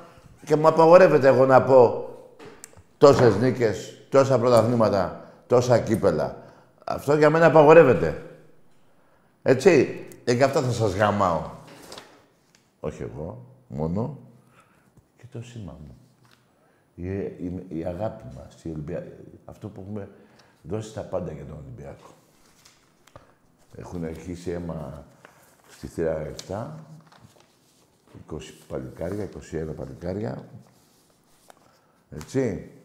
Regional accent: Greece; Χαίρομαι και είμαι υπερήφανος που είμαι Έλληνας.

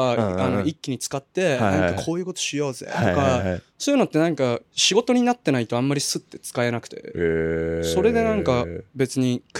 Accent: Aomori, Japan; 俺が青森に別にいなくても、なんか青森から来た人がこっちに来た時になんかその自分が出てきた時と同じような気持ちになると思うから

